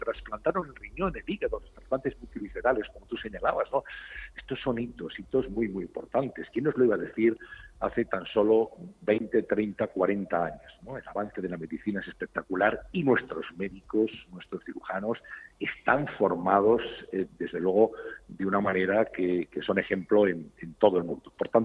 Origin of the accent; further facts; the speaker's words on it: Spain; como ciudadanos españoles